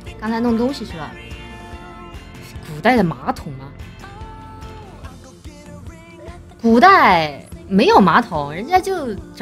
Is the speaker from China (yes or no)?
yes; Chongqing, China; 我生活在南方地区，我是重庆人，我们那边不怎么吃玉米。